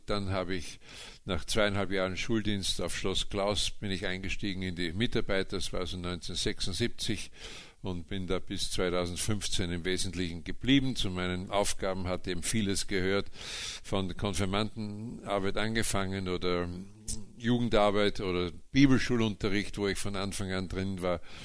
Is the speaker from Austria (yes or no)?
yes; Linz, Upper Austria, Austria; Ich bin Baujahr 1950, gebürtig aus Linz in Oberösterreich. Ich bin in sehr prekären Verhältnissen aufgewachsen, so eine typische Nachkriegskindheit.